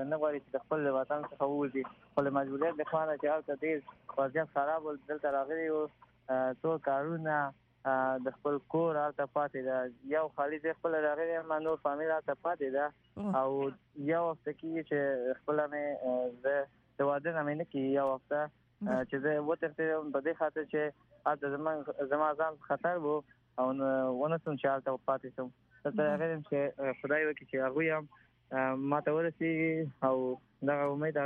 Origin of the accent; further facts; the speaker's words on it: Kabul, Afghanistan; now in United States; د کابل څخه راغلی یم